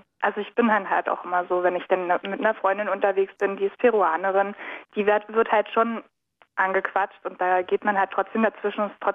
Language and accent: German; Berlin, Germany; Mein Papa wohnt im Wedding und aufgewachsen bin ich in Oberschöneweide, dem so verschriebenen Nazi-Bezirk.